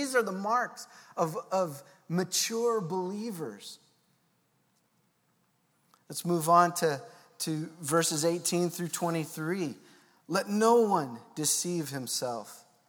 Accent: Louisville, Colorado, United States; And I grew up in Colorado, in Louisville, Colorado, and and it's a mining town, and there's a lot of farmland around that place.

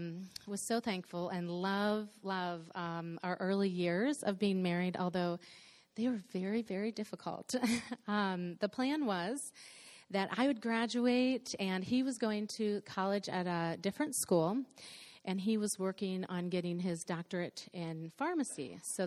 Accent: Ohio, United States; So to give you a little bit of background, growing up, I grew up in Ohio, Northwest Ohio, and I have three sisters

